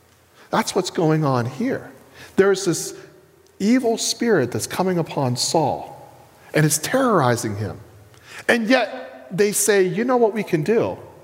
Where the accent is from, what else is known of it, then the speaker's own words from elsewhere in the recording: Maine, United States; I don't know if it's because I'm a Mainer. I don't know if it's because I'm American.